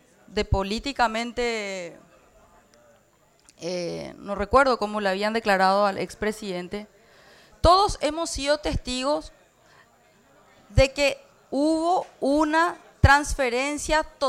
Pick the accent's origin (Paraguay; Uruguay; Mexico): Paraguay; Yo me autopercibo como paraguaya, respondo a la Asociación Nacional Republicana, que tiene un ideario propio, una agenda propia. Pero como paraguaya, no puedo no ver que de alguna manera sí existe una violentación a la soberanía.